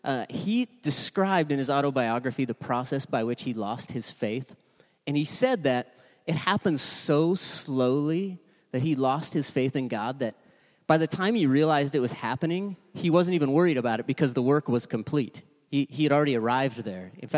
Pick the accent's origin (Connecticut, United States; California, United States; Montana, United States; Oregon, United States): Montana, United States; Full disclosure, I grew up in Montana. Don't judge me.